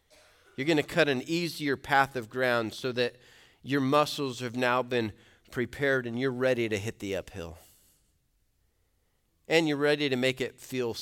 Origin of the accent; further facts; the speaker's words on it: Colorado Springs, Colorado, United States; If I were to go back to my boyhood, you have to forgive me. I grew up in Colorado Springs.